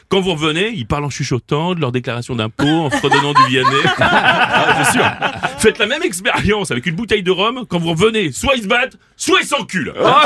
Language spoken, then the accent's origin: French; Mâcon, Bourgogne-Franche-Comté, France; parce que chez moi, à Mâcon, il y a un truc génial qui s'appelle les conscrits.